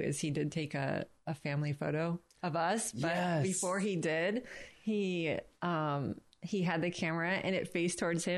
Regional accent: Redding, California, United States; So I grew up in Redding, California. Mm. So that's kind of where I grew up.

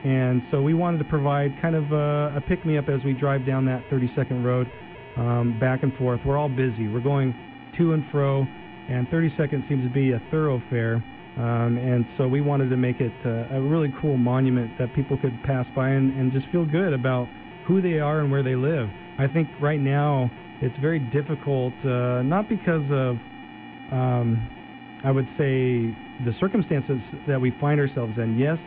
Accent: United States; it kind of it communicates the feelings that I have as an American.

